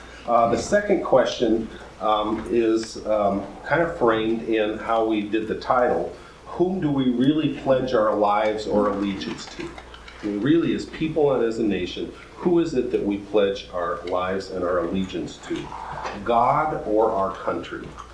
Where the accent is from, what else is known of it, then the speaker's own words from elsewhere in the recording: Boise, Idaho, United States; I grew up in Boise, Idaho. I went second grade through college in Boise, Idaho. And I grew up in a pretty blue-collar family.